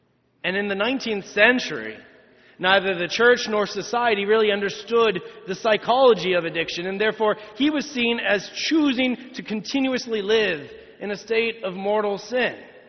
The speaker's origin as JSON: {"language": "English", "town": "Washington", "region": "District of Columbia", "country": "United States", "tie": "born or raised there", "said": "I grew up here in the Washington, D.C. area, and therefore, it's been in my blood to be a Washington sports fan"}